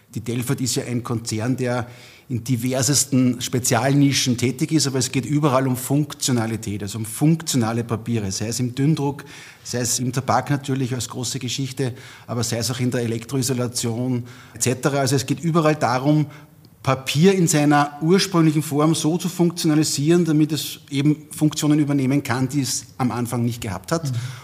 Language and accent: German; Enns, Upper Austria, Austria; bin Österreicher hier, gleich aus der Umgebung, aus der ältesten Stadt Österreichs.